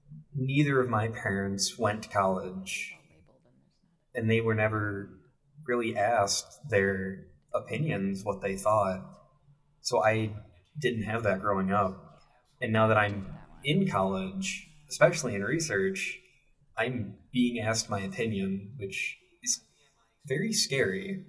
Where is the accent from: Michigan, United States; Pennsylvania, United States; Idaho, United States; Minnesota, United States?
Michigan, United States; Bedford; I'm from Bedford, Michigan, and I'm a senior studying sociology.